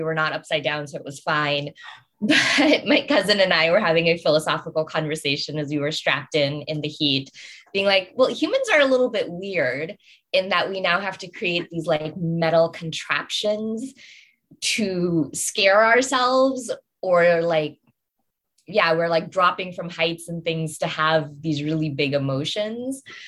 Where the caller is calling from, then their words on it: Oakland, California, United States; I am coming today from Ohlone land, otherwise known as Oakland, California.